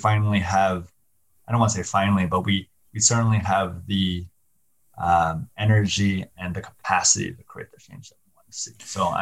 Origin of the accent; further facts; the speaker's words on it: Kansas, United States; for me growing up in Kansas, you know, so much of what I was taught was kind of keep your head down, don't cause problems.